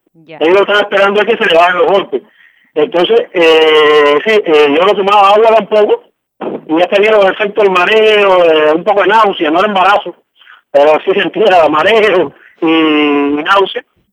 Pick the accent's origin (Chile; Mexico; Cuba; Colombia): Cuba; Yo soy un infeliz, un cubano, martiano